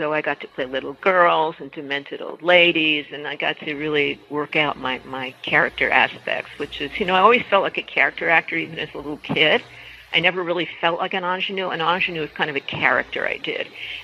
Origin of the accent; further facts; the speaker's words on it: New Haven, Connecticut, United States; I was brought up in the New Haven community